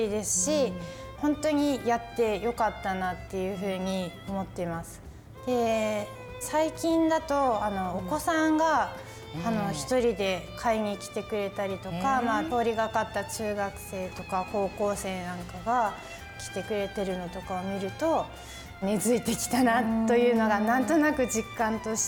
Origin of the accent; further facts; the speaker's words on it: Miyazaki, Japan; 私は宮崎で生まれ育っているので